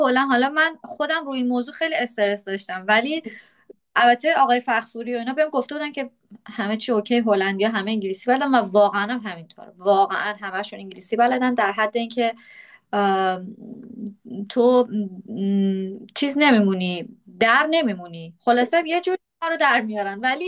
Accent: Iran; moved away as an adult; من نوعی که از ایران اومدم و تازه سیوینگم رو دارم از ایران میخوام 1 سال استفاده کنم

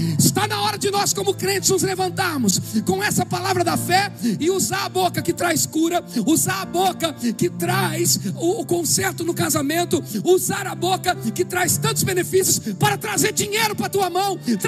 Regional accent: São Paulo, Brazil; born there; Eu nasci na Vila Zate, do lado do Morro da Pinga. Tu sabe onde é isso em São Paulo? Pesquisa no Google. Eu nasci na periferia.

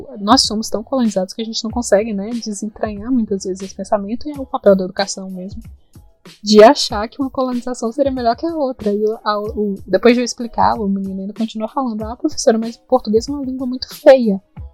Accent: Bahia, Brazil; Primeiro que eles já acham que o meu sotaque, ou a minha marca dialetal, obrigada Carminha, não é de baiano.

